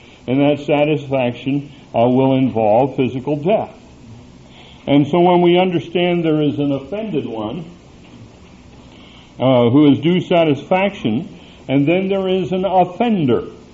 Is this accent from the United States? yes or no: yes; Washington, United States; I was raised in Eastern Washington